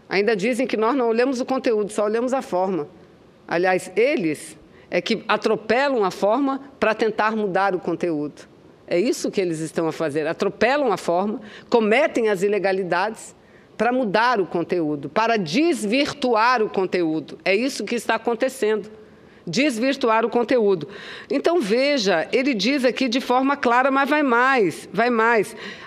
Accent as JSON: {"language": "Portuguese", "region": "Amazonas", "country": "Brazil", "said": "na minha terra, no estado do Amazonas, foi a Manaus"}